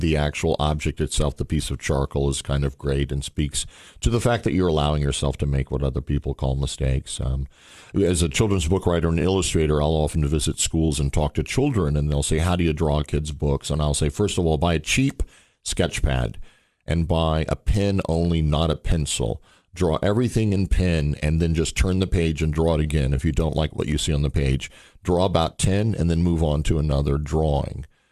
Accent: Cookeville, Tennessee, United States; my hometown, at least, of Cookeville, Tennessee

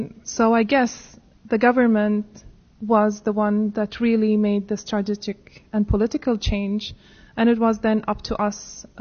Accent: Riyadh, Riyadh Province, Saudi Arabia; English is a second language; I am from Saudi Arabia, from Riyadh, a country where it's really hot and it's more of a desert.

